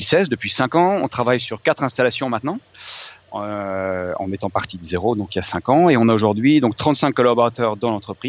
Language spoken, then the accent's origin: French; Lille, Hauts-de-France, France; also born or lived in Geneva, Switzerland; now in Barcelona, Spain; Donc, moi, j'habite Barcelone depuis 10 ans.